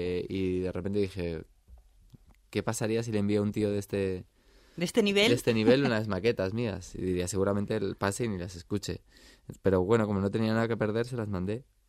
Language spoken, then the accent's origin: Spanish; Spain; Venimos de España, vamos a México